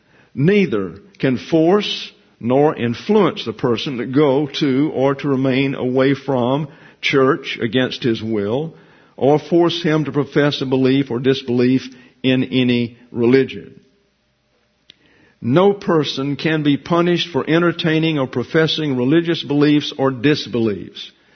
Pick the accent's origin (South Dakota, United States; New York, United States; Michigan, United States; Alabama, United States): Alabama, United States; I'm from Alabama, and there was a fellow down there who was a judge.